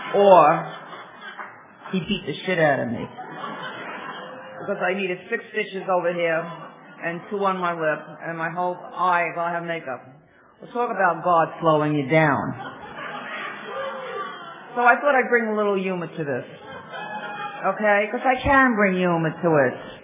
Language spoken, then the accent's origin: English; New York City, New York, United States; and we're from New York City, from Rockaway.